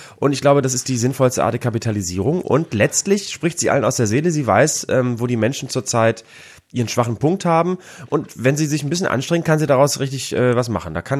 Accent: Bremen, Germany; aus Bremen-Nord, meinem Heimatort

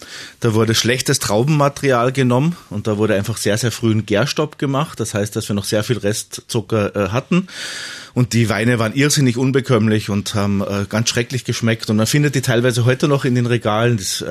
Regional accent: Austria; Ich weiß, als Österreicher, ich habe das alles verdrängt.

